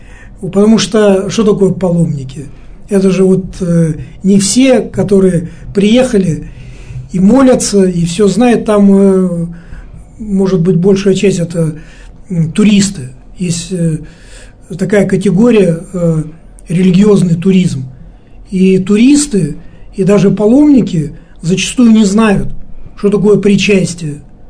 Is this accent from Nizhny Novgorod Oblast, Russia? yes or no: no; Yekaterinburg, Sverdlovsk Oblast, Russia; я вот из Екатеринбурга